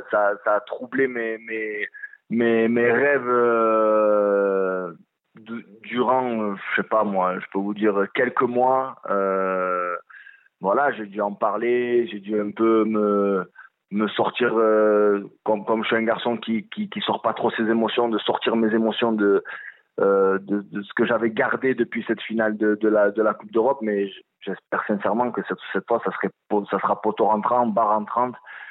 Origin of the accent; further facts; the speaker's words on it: France; Moi, je suis français.